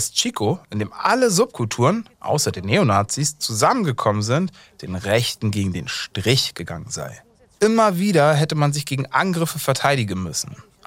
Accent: East Germany, Germany; Ich kenne aus meiner Jugend im Osten auch so ein paar Orte.

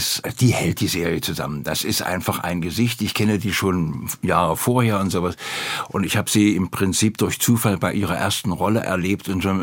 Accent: Halle, Saxony-Anhalt, Germany; Und ich komme ja aus Halle

